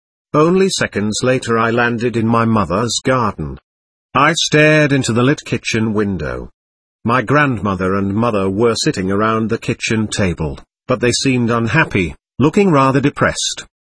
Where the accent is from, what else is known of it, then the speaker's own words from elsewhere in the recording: Germany; moved away; my place of birth, and where I grew up, a small quaint place near the Dutch border.